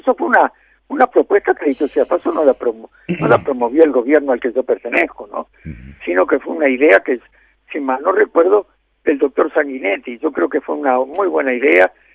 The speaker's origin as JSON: {"language": "Spanish", "country": "Uruguay", "said": "le digo la verdad como uruguayo"}